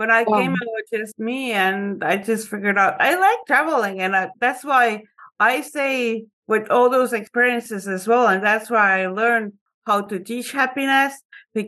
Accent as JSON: {"language": "English", "country": "Estonia", "tie": "born or raised there", "second_language": "English", "lives_now": "United States", "said": "I grew up in the Soviet Union when I was born. So when I was born, Estonia was still part of the Soviet Union."}